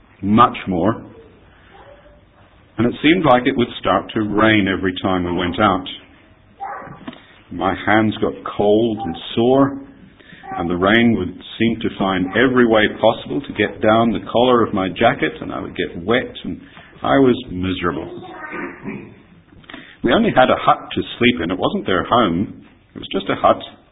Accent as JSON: {"language": "English", "region": "Tasmania", "country": "Australia", "tie": "born or raised there", "said": "I grew up in Tasmania, in Australia"}